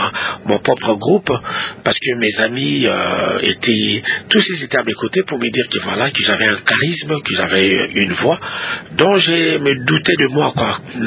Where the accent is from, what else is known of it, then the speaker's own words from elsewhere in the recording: Lubefu, Kasaï-Oriental, DR Congo; born there; Je suis né dans les Kassai, dans un village qui s'appelle Lubefu, au Kassai oriental. Un 14e jour du mois de juin, en 1949.